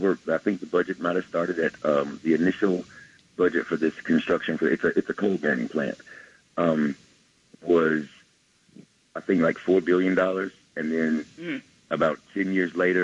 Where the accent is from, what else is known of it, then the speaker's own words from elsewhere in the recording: Vancleave, Mississippi, United States; I'm from Van Cleef, Mississippi. And I'm happy to be here.